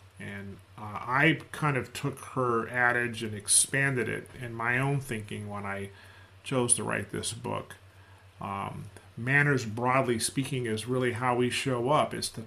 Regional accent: United States; Biographically wise, I'm 64 years old. I'm an American. I'm a Black American

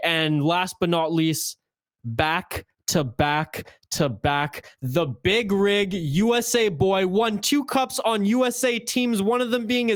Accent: Canada; I'm a Canadian here

